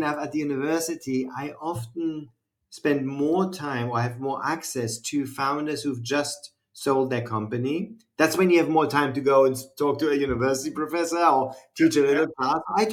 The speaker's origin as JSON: {"language": "English", "town": "Brussels", "region": "Brussels-Capital Region", "country": "Belgium", "tie": "born or raised there", "said": "since my hometown is Brussels, I say stop by in Lille and then come to Brussels."}